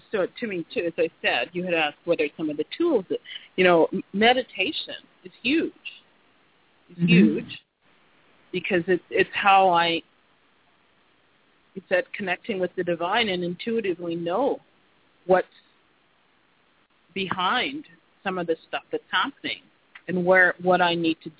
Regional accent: Jamaica; I'm from Jamaica. My ancestors were slaves to British people, British landowners, okay?

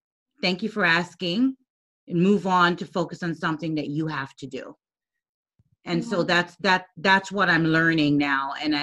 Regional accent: U.S. Virgin Islands; I'm from the Virgin Islands, and I grew up in poverty.

